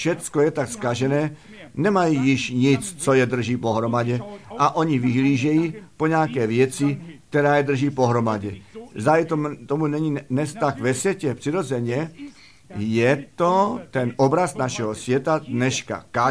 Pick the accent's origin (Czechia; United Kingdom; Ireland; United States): United States; Arizona; Vždyť já jsem z Arizony